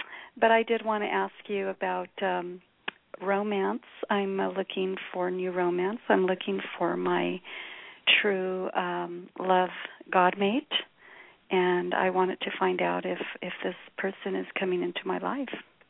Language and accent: English; New Mexico, United States; I'm from New Mexico.